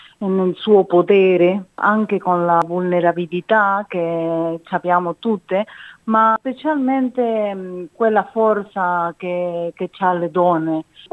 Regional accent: Uruguay; Italian is a second language; now in Australia; Io sono cresciuta in Uruguay e ho vissuto diverse situazioni di difficoltà economica, sociale.

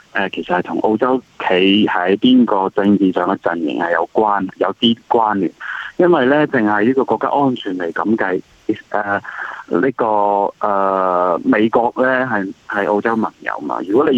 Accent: China; 虽然我们是中国人

